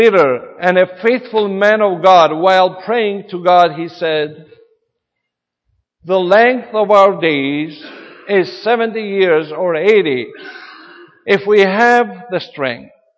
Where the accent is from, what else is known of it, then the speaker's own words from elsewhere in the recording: Greece; And I know that I come from Greece, and the Greek Orthodox Church preaches all the time that do more good works and good works and good works